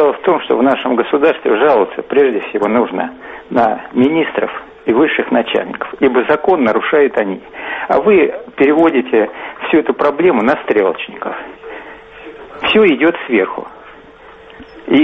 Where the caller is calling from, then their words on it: Moscow Oblast, Russia; Здравствуйте, из Подмосковья.